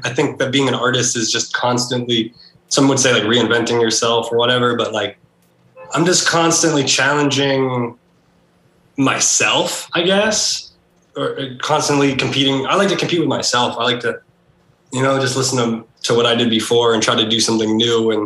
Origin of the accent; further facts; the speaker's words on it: Massachusetts, United States; I'm like from Mass, like from suburban Mass.